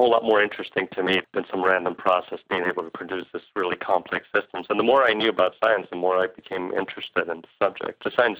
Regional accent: Los Angeles, California, United States; I grew up in East L.A., and so you kind of grew up with both languages.

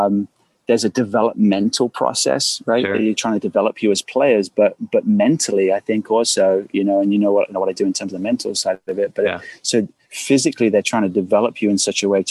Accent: Reading, South East England, United Kingdom; the club was in my town. Like, I'm from Reading.

